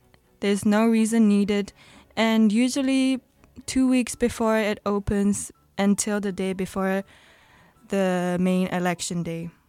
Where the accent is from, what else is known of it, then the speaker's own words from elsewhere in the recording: Yokohama, Kanagawa, Japan; I'm from Yokohama, which is a prefecture called Kanagawa.